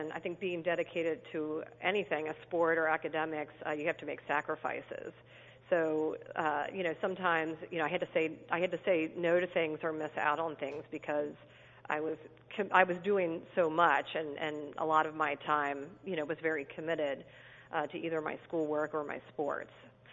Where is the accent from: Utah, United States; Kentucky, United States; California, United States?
Kentucky, United States; Fort Mitchell; I grew up in Fort Mitchell, Kentucky, and that's a suburb of Cincinnati, so right along the Kentucky-Ohio border.